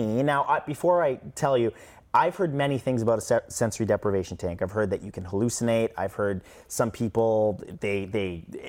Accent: Canada; now in United States; I come from Canada.

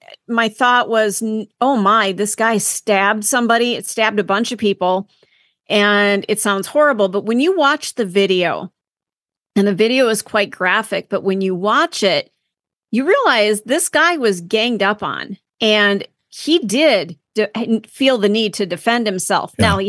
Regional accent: Minnesota, United States; now in Wisconsin, United States; And I'm from Minnesota.

